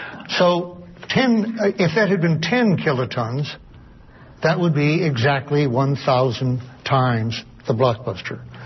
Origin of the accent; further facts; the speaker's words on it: Detroit, Michigan, United States; I was standing in Detroit, my hometown, August 6th, very hot day.